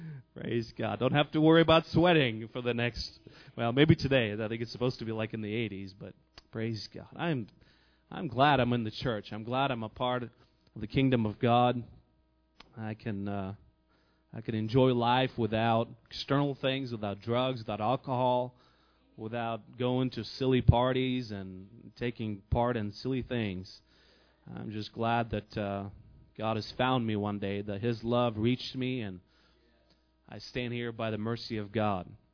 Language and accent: English; Russia; English is a second language; And it has nothing to do with, you know, that I'm up from Russia and that, you know, we have snow up to the tops of the roof and the houses